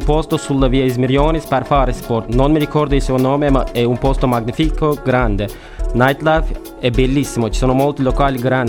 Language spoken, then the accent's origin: Italian; Ankara, Turkey; Italian is a second language; now in Cagliari, Italy; Vengo da Turchia, città Ankara, città capitale.